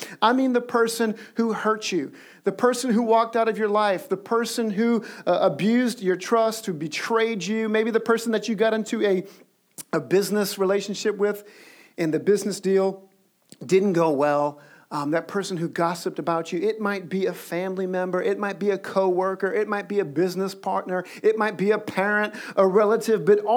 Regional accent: New Orleans, Louisiana, United States; I get it. I'm from New Orleans. We hug and kiss people.

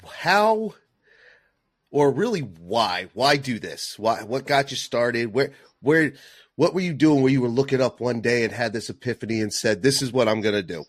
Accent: New England, United States; We know that I grew up in New England.

